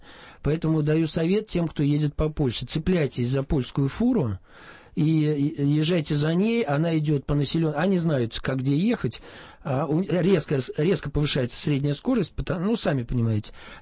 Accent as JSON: {"language": "Russian", "country": "Russia", "said": "что мы из России, если у вас стоянка для машины, мы приехали на автомобиле"}